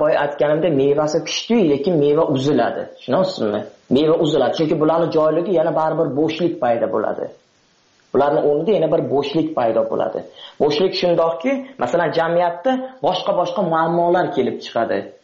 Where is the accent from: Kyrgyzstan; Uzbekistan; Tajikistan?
Tajikistan; now in Russia; men talabaman, Rossiyada o'qiyman, men Rossiyada o'qiyman, o'zim Tojikiston fuqarosiman, Tojikistondanman.